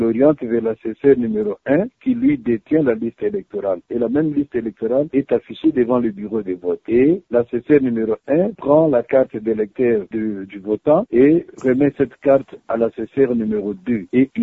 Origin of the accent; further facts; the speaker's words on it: DR Congo; Et comme nous sommes chez nous au Congo, les gens préfèrent agir toujours à la dernière minute